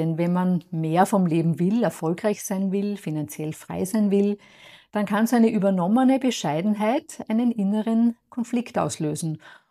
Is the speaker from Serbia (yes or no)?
no; Lower Austria, Austria; ich komme zwar ursprünglich aus Niederösterreich